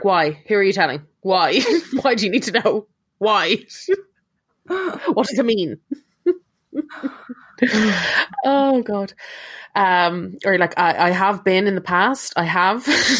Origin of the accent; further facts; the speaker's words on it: Northern Ireland, United Kingdom; She kept talking away and asking if I was from Northern Ireland. I said, yes.